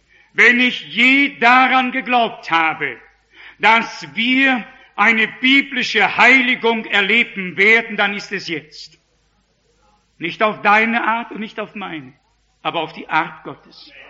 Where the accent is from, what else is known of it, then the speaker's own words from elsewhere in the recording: Northern Germany, Germany; Ich als Norddeutscher, als von Natur aus bis oben hin zugeschnürt, habe begonnen, ihnen die Hände zu klatschen